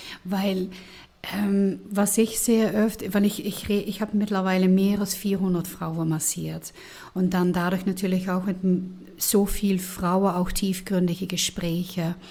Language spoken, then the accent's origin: German; Netherlands; ich bin Niederländer